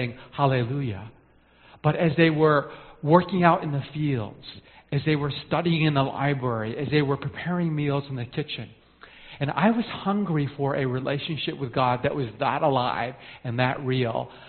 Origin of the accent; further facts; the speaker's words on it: Japan; in my early 20s, I was working in the corporate world in Tokyo, Japan. I'm from Japan originally.